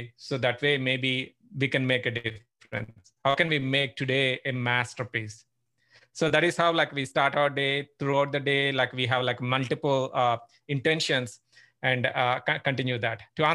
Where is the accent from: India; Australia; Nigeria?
India; moved away as an adult; now in Pittsburgh, United States; Okay, I'm from Pittsburgh, Pennsylvania. Been living in US for the last 16 years. Originally from India